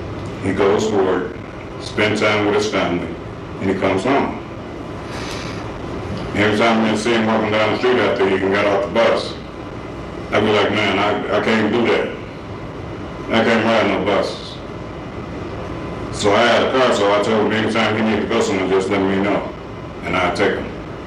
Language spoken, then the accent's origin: English; Chicago, Illinois, United States; I'm not from Arizona. I'm from Chicago.